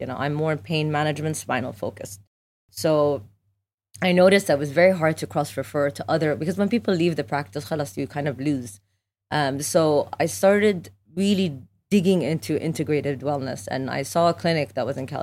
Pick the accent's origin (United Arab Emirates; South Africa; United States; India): United Arab Emirates; Abu Dhabi; I'm Iraqi Palestinian by origin, but very Emirati at heart. I grew up in Abu Dhabi